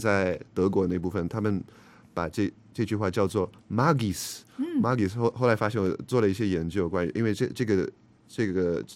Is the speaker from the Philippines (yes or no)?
yes; Philippines; Chinese is a second language; 然后虽然我不是台湾人的，我是来自菲律宾的